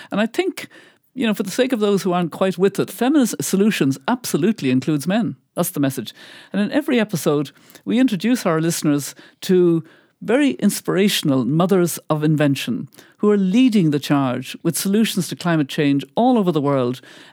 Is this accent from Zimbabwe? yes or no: no; Ireland; And I'm former Irish head of state